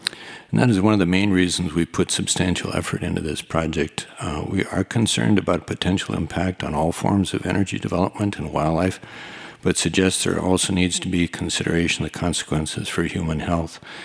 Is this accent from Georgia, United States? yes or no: no; Wahpeton, North Dakota, United States; I'm a family physician. I grew up in Wapton, North Dakota, and practiced in North Dakota for a little over 35 years now.